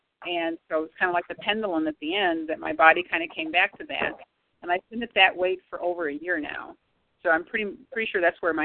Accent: St. Louis, Missouri, United States; Oh, absolutely, Rita. I'm from St. Louis.

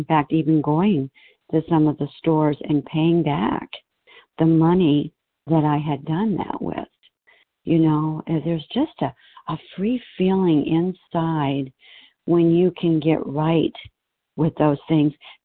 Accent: Arizona, United States; from Arizona.

